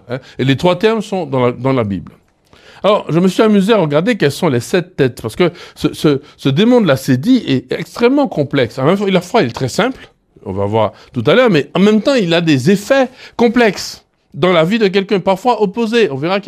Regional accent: Martinique, France; Comme on dit chez nous en Martinique, la terre n'a pas capoté.

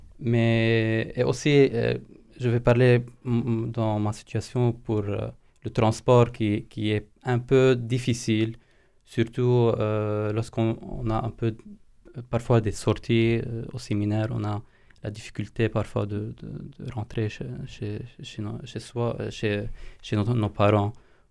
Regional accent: Byblos, Keserwan-Jbeil, Lebanon; now in Beirut, Lebanon; j'habite à Beyrouth, mais je suis de Biblos, vu que mes parents travaillaient à Beyrouth.

